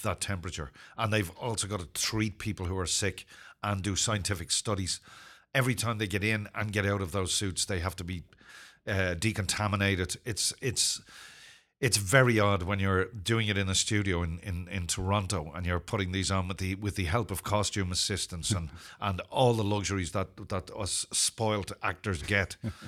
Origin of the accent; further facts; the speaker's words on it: Ireland; Well, first of all, I'm not British. I'm Irish.